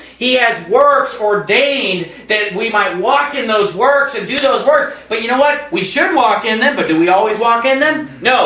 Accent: Phoenix, Arizona, United States; My friend, you know, I'm from Phoenix, okay? And in Phoenix, where I live, there are a lot of good churches.

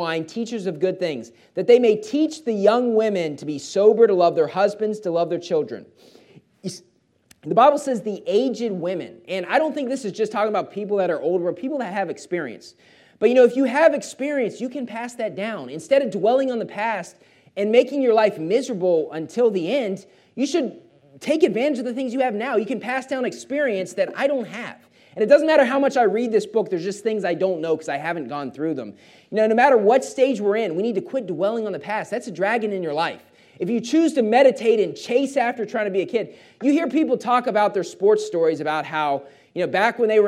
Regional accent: West Virginia, United States; I was amazed by it growing up in West Virginia, how people could be married 20, 25, 30 years, and then they got divorced.

